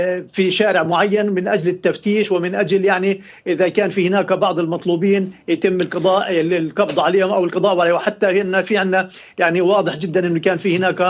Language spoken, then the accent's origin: Arabic; Palestine; احنا كفلسطينيين في سواء كنا في غزة او في جنين او في يعني بكل فلسطين